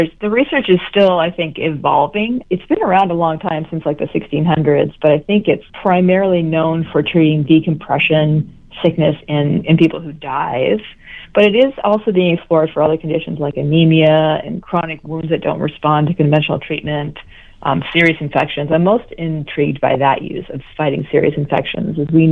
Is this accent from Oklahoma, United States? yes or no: no; Vermont, United States; I came from Vermont to attend Bastyr University, and I'm still living here. So I'm an example of somebody who's from another state